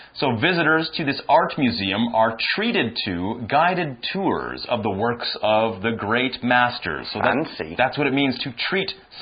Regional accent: Canada; I'm from North America. I'm from Canada, so our pop music is very much influenced and mixed with American pop music.

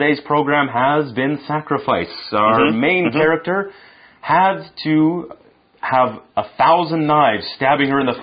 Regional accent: Canada; now in Taiwan; I'm from Canada as well, and I love living in Taiwan, but of course, I give up living close to my family, who are about 12,000 kilometers away.

